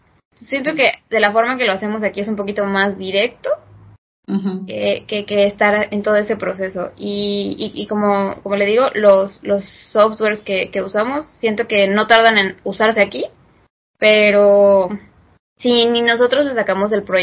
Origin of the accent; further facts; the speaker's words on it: Mexico; siendo mexicana en estas épocas